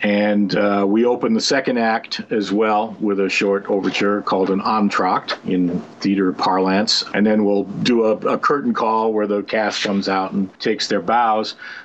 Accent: Oconomowoc, Wisconsin, United States; I grew up in Oconomowoc, Wisconsin, which is between Milwaukee and Madison.

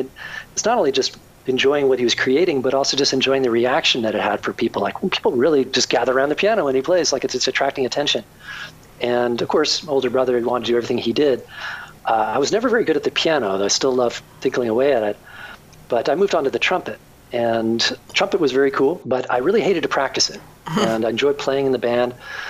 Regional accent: New Jersey, United States; also born or lived in New York City; I was born in New York City, but when I was two, my brother and I, my parents moved out to very rural New Jersey.

